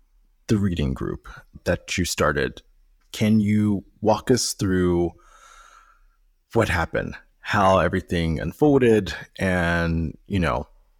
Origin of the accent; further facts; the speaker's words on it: Pennsylvania, United States; Utah, 281, and my home state, Pennsylvania, 186.